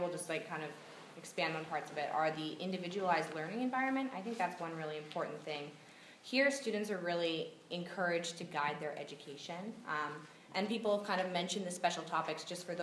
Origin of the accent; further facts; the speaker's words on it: Portland, Oregon, United States; I'm a senior from Portland, Oregon, pre-med history major.